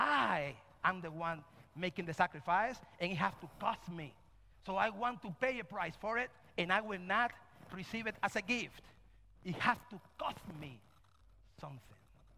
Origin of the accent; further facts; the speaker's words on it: Cuba; I'm from Cuba. When you say to me that you have $100,000 in your account, you are rich.